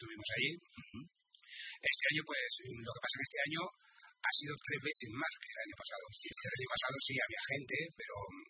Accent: Cerdanyola del Vallès, Catalonia, Spain; somos de aquí de Sardañola

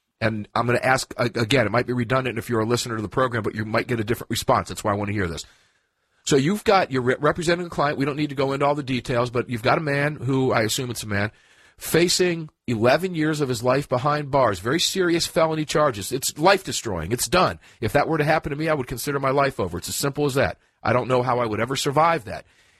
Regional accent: Cincinnati, Ohio, United States; born there; I should tell you that I was actually born in Cincinnati, and I have a ton of family in Dayton and Cleveland

